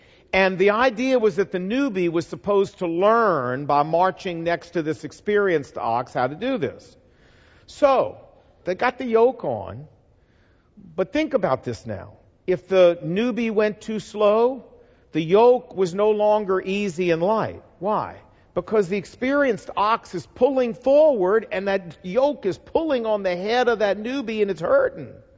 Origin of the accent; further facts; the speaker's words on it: the South, United States; I'm from the South, can y'all tell?